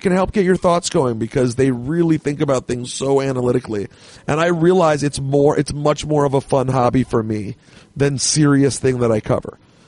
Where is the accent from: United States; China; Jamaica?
Jamaica; I'm Jamaican.